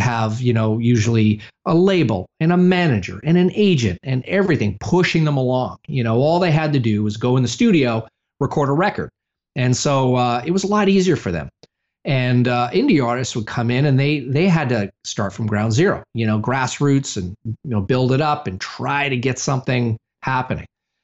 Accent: Ontario, Canada; now in United States; I'm originally from Canada. Mm-hmm. And I was in the woods outside of Ottawa in this cabin on a lake.

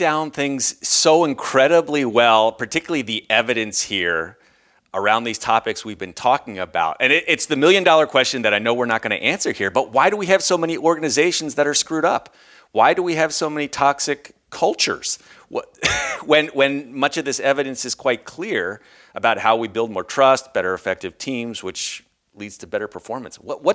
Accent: United States; now in Europe; We're both from the States, Americans, but we have been outside our country, I dare say, probably more than we've been in it.

